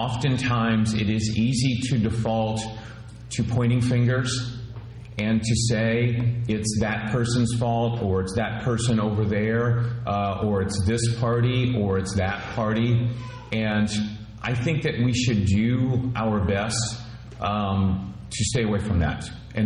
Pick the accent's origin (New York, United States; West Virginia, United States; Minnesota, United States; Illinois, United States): Illinois, United States; Mattoon; I was born and raised in Mattoon.